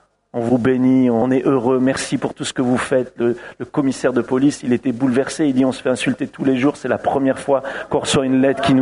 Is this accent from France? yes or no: yes; France; Je suis un vrai Français dans ma nature